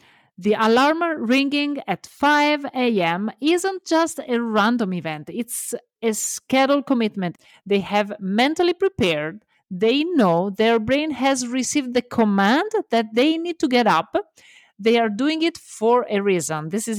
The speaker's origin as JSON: {"language": "English", "country": "Italy", "second_language": "English", "said": "a gentle reminder, I'm Italian, so love my accent because I know you will, and embrace my mistakes because I know I will do many."}